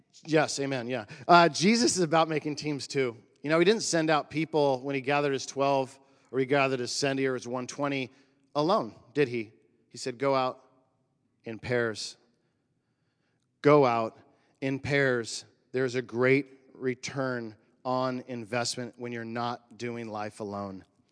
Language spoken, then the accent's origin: English; California, United States; But it was about 25 years ago, and I grew up in the NorCal Mountains. I'd go there and then Santa Cruz and stuff like that.